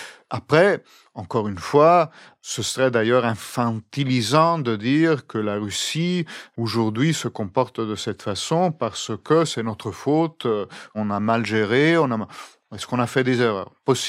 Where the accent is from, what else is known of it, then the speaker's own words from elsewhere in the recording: Italy; French is a second language; je suis long, je suis italien, je parle trop